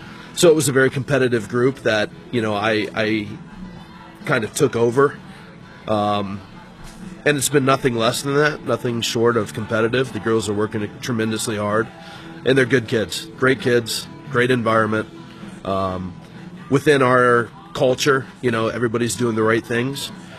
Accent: Ohio, United States; now in Michigan, United States; No, I grew up in Central Ohio. I went to college here in Michigan

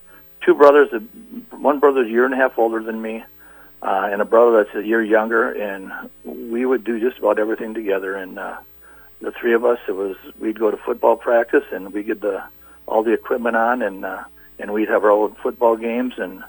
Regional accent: Minnesota, United States; also born or lived in Red Lake Falls / Moorhead / Parker's Prairie; I was born in Red Lake Falls, Minnesota. My dad was a coach there, football and basketball coach and baseball, and then moved to Moorhead, where he went to finish his master's degree, and then moved to Parker's Prairie.

